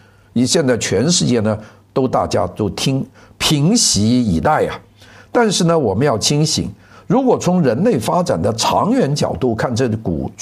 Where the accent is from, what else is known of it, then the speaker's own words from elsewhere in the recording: Guangdong, China; 那我们广东人说不好踩了，就是运气不好了